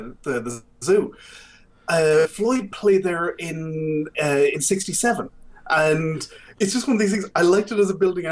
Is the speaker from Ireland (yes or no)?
yes; Galway, Connacht, Ireland; I grew up in Galway City. There were a lot of my university years in Galway City